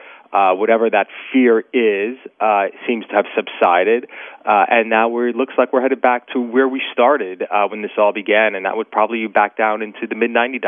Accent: Pennsylvania, United States; Right now, we had here in my hometown of Pennsylvania, Delaware County, I am watching the death of another great Pennsylvania manufacturing industry.

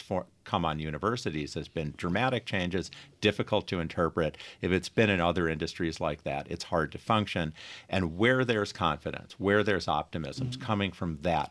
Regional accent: Rochester, New York, United States; I grew up in Rochester like you, Tom.

